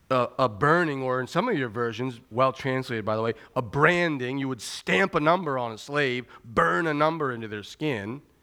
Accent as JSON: {"language": "English", "town": "Hudson", "region": "Maine", "country": "United States", "tie": "born or raised there", "said": "At least where I grew up in Hudson, Maine, you know, Bradford, Maine."}